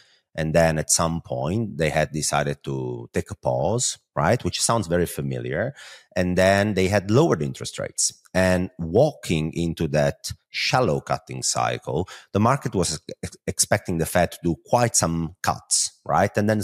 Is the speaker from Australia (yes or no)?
no; Italy; accent: Italian; English is a second language; So you have the pleasure to listen to my Italian accent for half an hour.